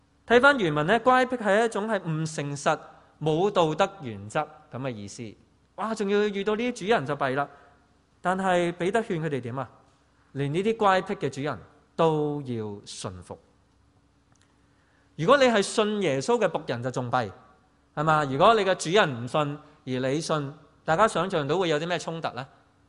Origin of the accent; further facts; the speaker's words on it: Hong Kong; 而家我哋香港人真係一個好困難嘅處境。